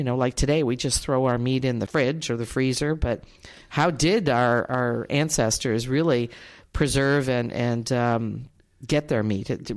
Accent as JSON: {"language": "English", "country": "Canada", "said": "Well, I'm from Canada, so it's butter."}